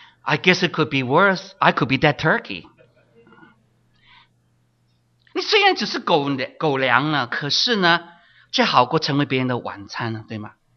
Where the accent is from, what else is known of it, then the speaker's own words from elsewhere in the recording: Hong Kong; 我记得我小时候在香港里面看到那些麻风病人